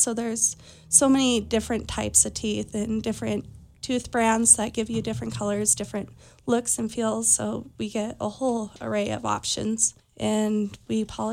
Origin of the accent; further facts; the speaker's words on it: Elmo, Montana, United States; Well, I'm a fourth generation rancher's daughter. I grew up in Elmo